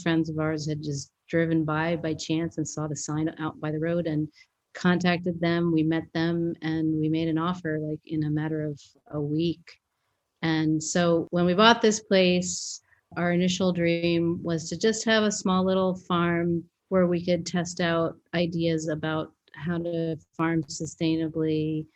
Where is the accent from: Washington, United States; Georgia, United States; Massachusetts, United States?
Massachusetts, United States; Boston; Mine was zero because I grew up in Boston.